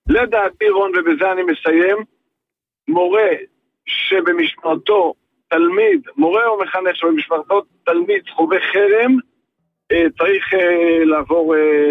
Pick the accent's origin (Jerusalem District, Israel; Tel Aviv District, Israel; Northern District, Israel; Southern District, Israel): Northern District, Israel; born there; שנולדתי בצפון סמוך למטולה, כילד ממש קטן, אם היום אני ב-59, הייתי אז בן 6